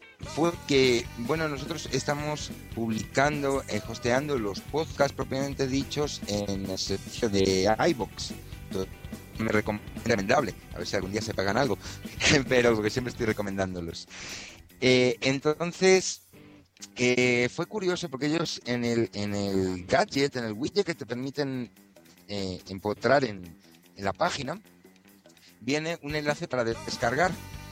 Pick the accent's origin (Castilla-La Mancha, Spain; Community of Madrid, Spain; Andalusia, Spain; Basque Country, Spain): Community of Madrid, Spain; Madrid; yo como madrileño nunca había pensado que se podía dar